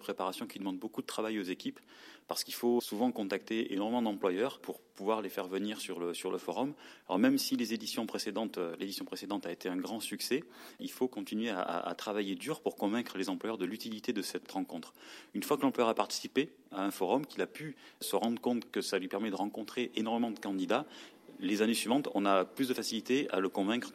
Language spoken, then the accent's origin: French; Volx, Provence-Alpes-Côte d'Azur, France; also born or lived in Manosque; je suis né à Manosque, j'ai grandi à Volx, donc j'ai eu la chance d'y vivre sur les 20 premières années.